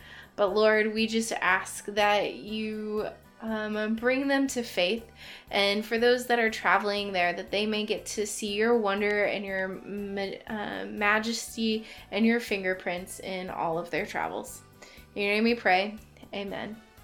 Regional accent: United States; I grew up in Lutheran circles here in the United States, and potlucks are just the universal language of community.

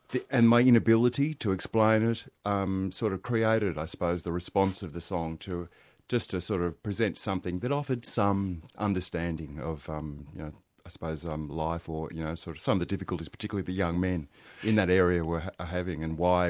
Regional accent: Albury, New South Wales, Australia; I'm from the Albury area

